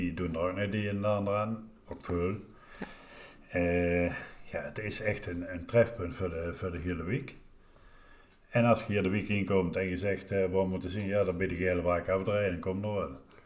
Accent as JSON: {"language": "Dutch", "town": "Dessel", "region": "Antwerp", "country": "Belgium", "said": "Ja, wij zijn allemaal mensen van Desselke, die kennen niet anders, hè?"}